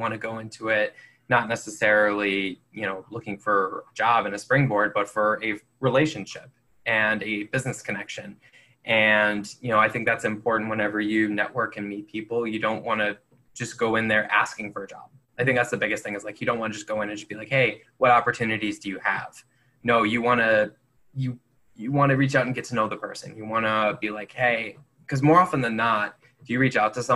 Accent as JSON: {"language": "English", "town": "Buffalo", "region": "New York", "country": "United States", "tie": "born or raised there", "said": "I had never lived outside of New York State. I was, you know, went to school in Rochester, born and raised in Buffalo."}